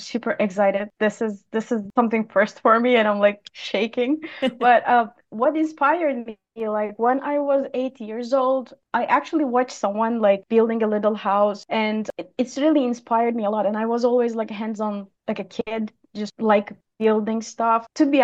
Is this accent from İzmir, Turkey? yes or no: no; Istanbul, Turkey; moved away as an adult; now in United States; I came to US like 13 years ago. I'm originally from Istanbul, Turkey.